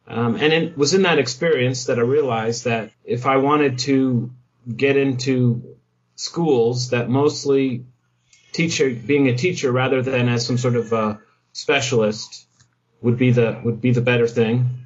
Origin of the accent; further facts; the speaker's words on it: Midwest, United States; I mean, I grew up in the Midwest, and I was actually planning to join the military, go to West Point.